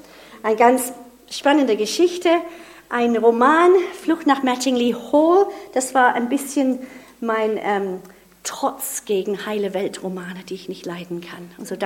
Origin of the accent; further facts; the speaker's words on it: North, Nigeria; Wir sind in einer Idylle groß geworden in Afrika. Es war wirklich das Glück eines gewonnenen Lebens. Meine Eltern sind nach Norden Nigeria gezogen, um Ruhe zu finden